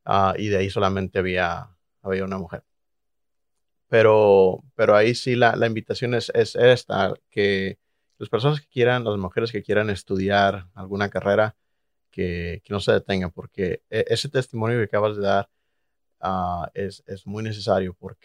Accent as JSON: {"language": "Spanish", "country": "Mexico", "said": "me ven como hispano, como mexicano"}